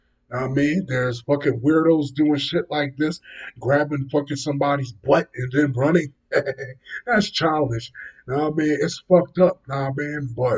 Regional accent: New Brunswick, New Jersey, United States; got a story about my hometown. New Brunswick, New Jersey.

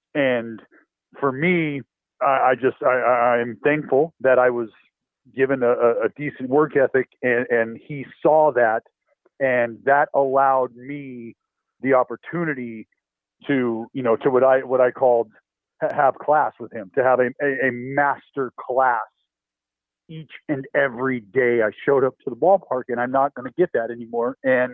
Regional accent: California, United States; growing up in the Bay Area, like, you know who this man is, you know what he's meant to the club.

